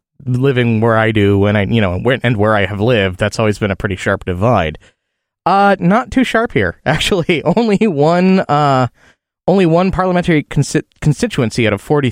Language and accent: English; Illinois, United States; I'm not Irish. I'm from Illinois. I'm Illinoisan.